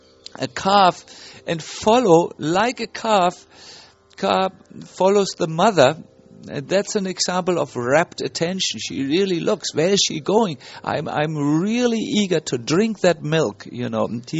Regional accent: Germany; English is a second language; I'm sorry, I'm from Germany, and we always need to understand everything like a mathematician.

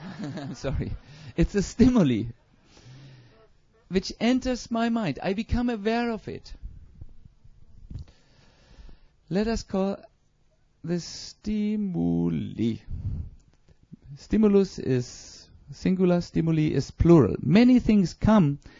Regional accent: North Germany, Germany; I am coming from North Germany.

